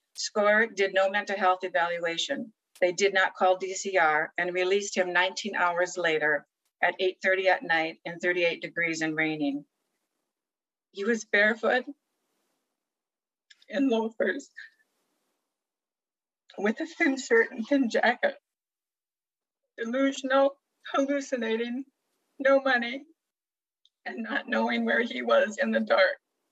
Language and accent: English; Redland, Washington, United States; from Redland, Washington